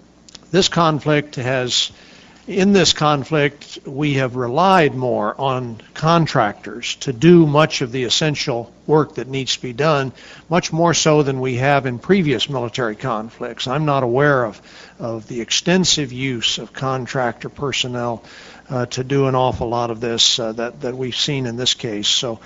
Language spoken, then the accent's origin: English; Silver City, New Mexico, United States; I know Ed Sanchez is from my hometown of Silver City, New Mexico